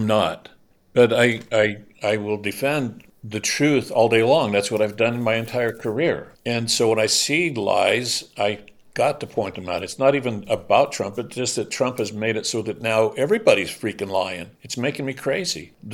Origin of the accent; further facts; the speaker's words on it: Bingham, United States; it goes flat out against the face of what I grew up in Bingham and the concepts of honor, truth, integrity.